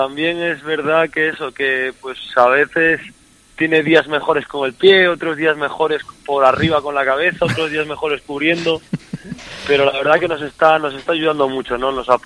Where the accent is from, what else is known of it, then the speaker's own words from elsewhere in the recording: Galicia, Spain; yo soy gallego, estoy aquí cerquita, 3 horitas.